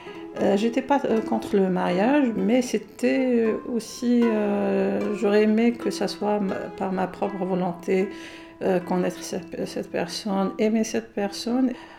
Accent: Algeria; je suis algérien, musulmane, je tiens à mes racines

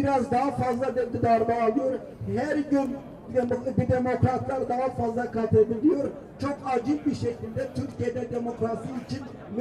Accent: Geneva, Switzerland; Bir İsviçreli olarak, bir Cenevreli olarak kendi hükümetinden, federal hükümetinden şunu istiyorum.

